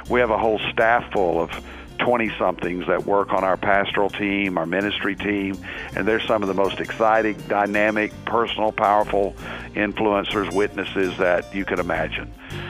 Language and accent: English; Conway, Arkansas, United States; born there; I was born in Conway, Arkansas, a little town outside of Little Rock